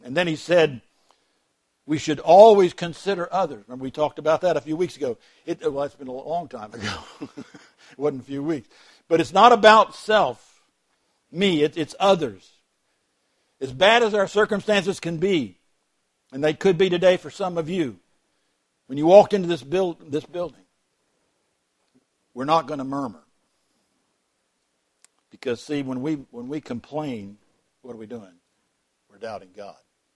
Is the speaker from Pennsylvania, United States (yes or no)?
no; Florida, United States; I'm from Florida. Give me a break. I grew up in Florida.